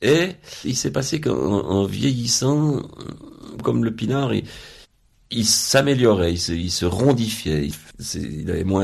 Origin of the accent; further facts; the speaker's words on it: Switzerland; J'arrivais de Suisse, il m'a hébergé chez lui, il me payait à bouffer. Je dis, j'avais jamais vu ça chez nous en Suisse.